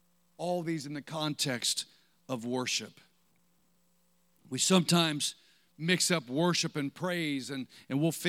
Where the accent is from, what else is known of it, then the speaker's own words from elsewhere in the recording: Ohio, United States; When I was a kid, we used to have, I'm from Ohio, so it was Pop.